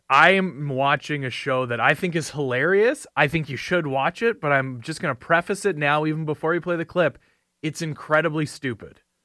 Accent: Sudbury, Ontario, Canada; shot right here in my hometown of Sudbury.

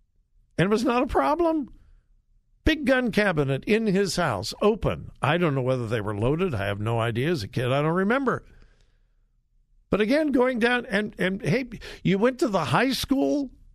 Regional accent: Los Angeles, California, United States; But I grew up in Los Angeles. There weren't a whole lot of guns.

